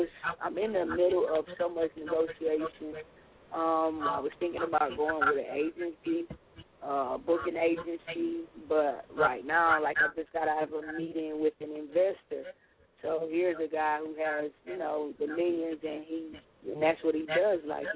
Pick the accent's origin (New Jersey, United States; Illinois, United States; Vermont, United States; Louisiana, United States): Louisiana, United States; Lake Charles; I mean, I'm from Lake Charles, Louisiana.